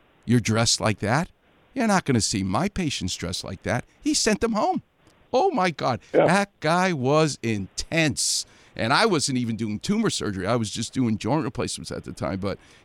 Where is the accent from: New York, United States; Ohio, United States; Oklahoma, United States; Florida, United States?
New York, United States; I'm like, what do I know? I'm coming from New York. This is UCLA.